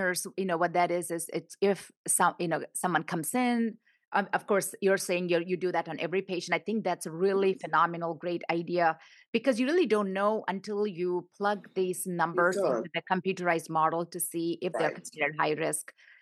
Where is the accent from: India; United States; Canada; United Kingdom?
India; You know, I'm from India.